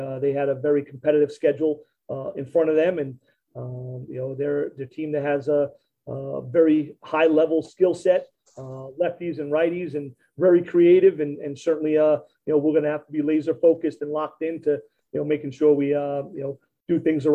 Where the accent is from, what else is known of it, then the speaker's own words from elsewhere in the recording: New York, United States; if I had to be honest, growing up on Long Island, probably more of a … guy than.